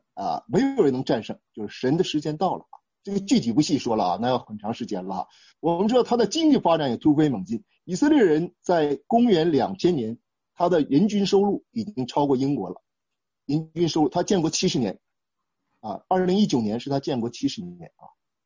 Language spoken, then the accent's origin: Chinese; Harbin, Heilongjiang, China; 因为我是从东北来的，我们哈尔滨的